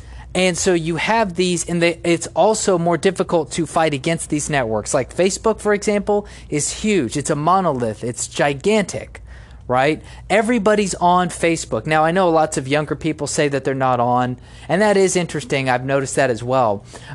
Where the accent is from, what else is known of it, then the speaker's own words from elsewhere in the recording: United States; Now, I am an American, and I would prefer for American companies to use American workers